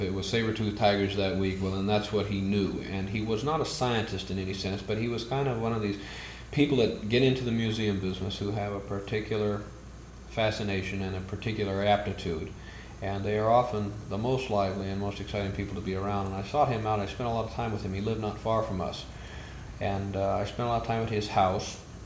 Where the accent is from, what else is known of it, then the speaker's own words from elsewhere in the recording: Upland, California, United States; born there; And I was born 1941 in Upland, California. And from there, we moved quite a bit, but they decided to settle on the West Coast